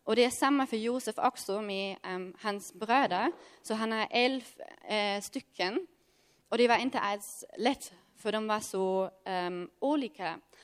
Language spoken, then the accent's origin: Swedish; Germany; Swedish is a second language; jag är från Tyskland och det är min sista dag som 24-åring.